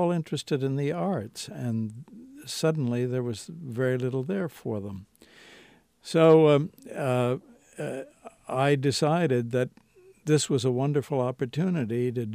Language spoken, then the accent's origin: English; Cleveland, Ohio, United States; Well, my first attempts came out of the fact that I came from Cleveland, Ohio.